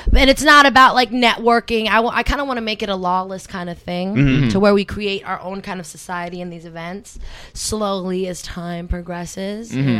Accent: Berlin, Germany; I'm a subway rat. People, I come from Berlin, right? I used to fucking ride the subway everywhere.

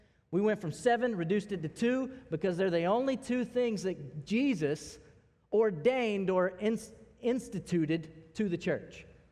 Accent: the South, United States; You could tell I'm from the South.

